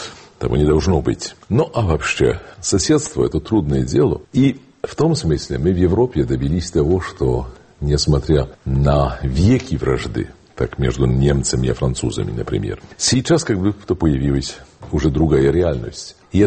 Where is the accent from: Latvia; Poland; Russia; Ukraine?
Poland; Russian is a second language; мы поляки, не можем считать себя чистыми и невиноватыми.